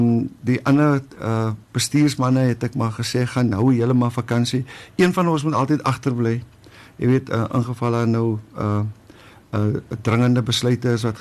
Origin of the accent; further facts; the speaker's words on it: Wolseley, Western Cape, South Africa; ek is gebore in Dieprivier in Kaapstad in, daar het ons gewoon en my pa was in korrektiewe dienste gewees en dan het ons maar nou so getrek op die ouwe en dit ons het in Woolsley.